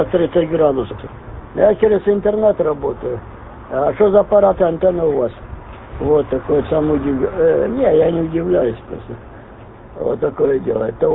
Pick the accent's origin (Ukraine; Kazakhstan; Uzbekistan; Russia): Ukraine; у меня бы я с Украины сам